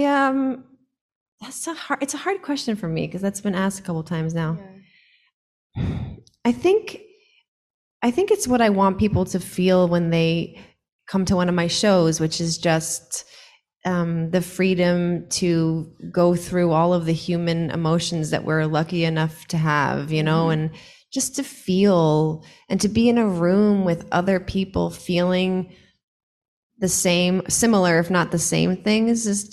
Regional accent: New York, United States; Like my hometown of New York can sometimes be.

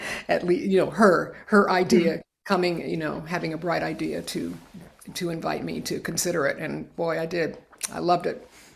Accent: Pompano Beach, Florida, United States; first, I grew up in Florida, and my fourth grade teacher read The Yearling to us every day after lunch.

